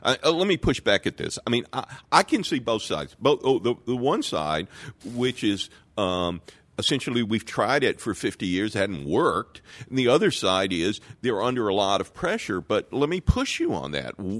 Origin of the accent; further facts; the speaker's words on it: Mississippi, United States; now in Chicago, United States; I teach international politics at the University of Chicago. I'm originally from Mississippi